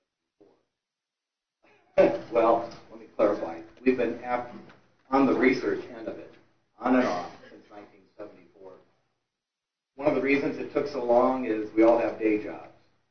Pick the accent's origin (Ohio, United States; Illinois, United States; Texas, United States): Illinois, United States; Chicago; now in Southern California, United States; That being said, I've been a Southern California resident for 40 plus years. I'm originally from Chicago.